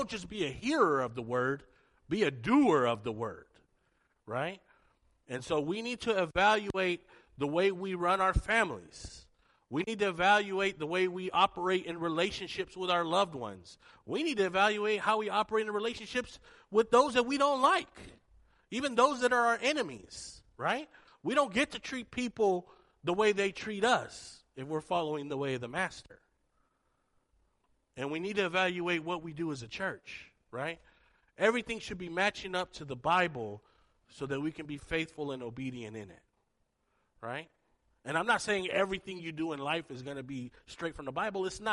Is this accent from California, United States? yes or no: yes; San Jose, California, United States; I was born and raised in Eastside San Jose, and that is the hood.